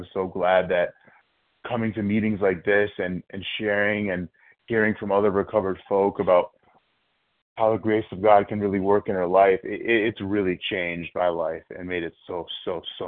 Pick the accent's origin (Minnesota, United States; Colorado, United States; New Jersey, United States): New Jersey, United States; I am from New Jersey